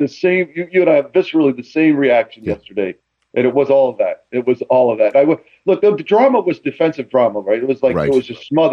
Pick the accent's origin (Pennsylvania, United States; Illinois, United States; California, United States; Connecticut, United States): Connecticut, United States; it reminded me when I was growing up in Connecticut.